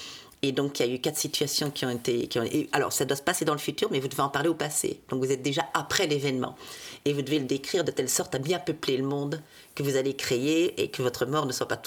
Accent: Liège, Wallonia, Belgium; Je suis liégeoise, je donne cours à l'université de Liège

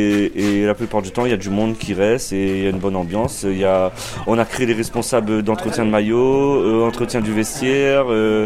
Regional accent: Réunion, France; born there; moved away; Non, je suis né à La Réunion.

